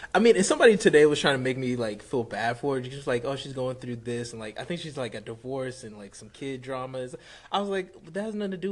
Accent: Houston, Texas, United States; We're both from Houston. Both went to Notre Dame. Now we're both on to other things. I'm back in the city going to business school at Texas Southern University.

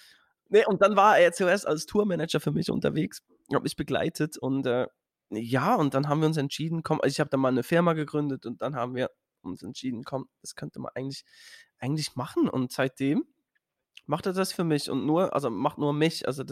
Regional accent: Switzerland; Bei uns in der Schweiz, so ab 14 kannst du so, weißt du, diese Mofas, Moped nennt man das, ne? In der Schweiz sagen wir Döffli.

